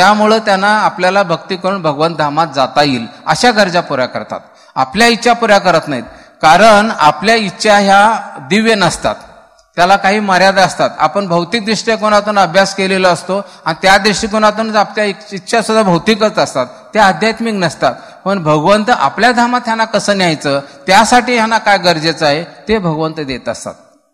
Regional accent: Kolhapur, Maharashtra, India; proper आमचं गाव कोल्हापूर, आणि कोल्हापूरचे लोक आहेत ते थोडीशी तिखट जास्त खाणारे लोक

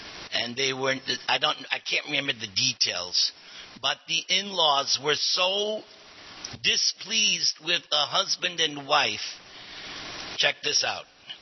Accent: New York, United States; And me being, I figured, hey, I'm from New York. I've seen it all.

